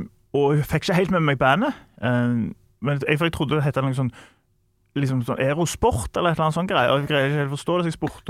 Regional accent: Tananger, Rogaland, Norway; Jeg vokste opp på Tananger, i Sola.

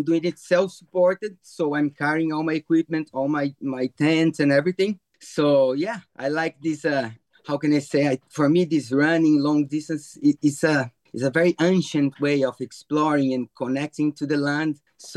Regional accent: Brazil; English is a second language; moved away as an adult; now in Ireland; I'm originally from Brazil. I'm in Ireland since 2008.

